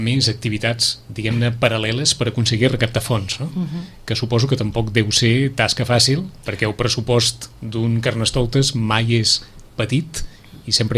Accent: Sitges, Catalonia, Spain; som de Sitges, tothom es coneix a tothom

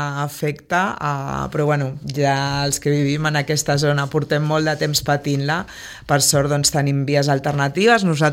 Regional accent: Barcelona, Catalonia, Spain; Jo vinc de Barcelona, vinc de Gràcia, i les festes de Gràcia no tenen res a veure amb el que jo vivia quan jo tenia 18-20 anys, no?

